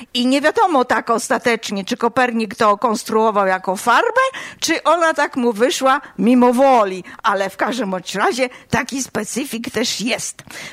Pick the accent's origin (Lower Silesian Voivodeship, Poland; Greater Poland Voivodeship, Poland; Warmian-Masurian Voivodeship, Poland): Warmian-Masurian Voivodeship, Poland; Olsztyn; I jak już jestem z Olsztyna i o nim teraz tutaj opowiadam